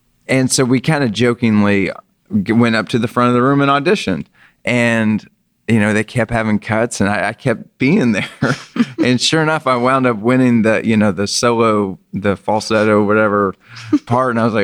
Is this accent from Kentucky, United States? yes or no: yes; Kentucky, United States; I will say one thing just about my hometown that I wasn't able to get back to because I never went back to school there. But my mom went to school there, and I have tons of friends that did. Wayne County, Kentucky, has one of the best bands in the nation.